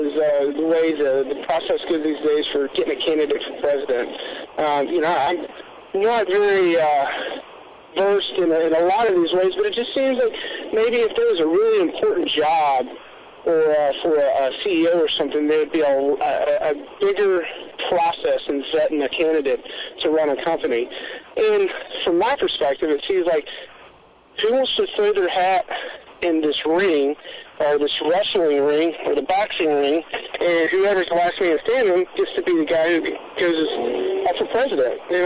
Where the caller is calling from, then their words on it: North Garden, United States; I'm calling from North Garden.